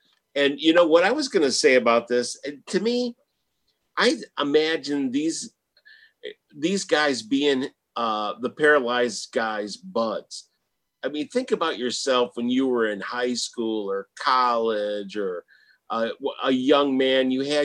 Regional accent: Michigan, United States; Well, I'm from Michigan, and Indiana is just a pansy.

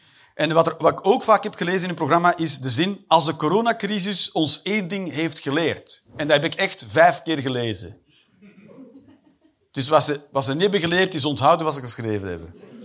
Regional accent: Netherlands; Ik kom uit Nederland, ik heb jaren in Nederland gewoond.

